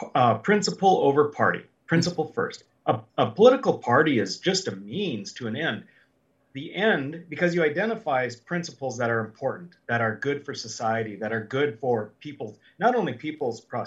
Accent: Mandan, North Dakota, United States; now in Bismarck, United States; I'm originally from Mandan, and so grew up here, went to UND for undergrad, med school, and had to go out for further training, but I'm a plastic surgeon. I came back as soon as I was done with all my training, came back to Bismarck

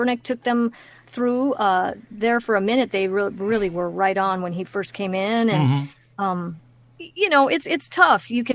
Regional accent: Minnesota, United States; I'm from Minnesota.

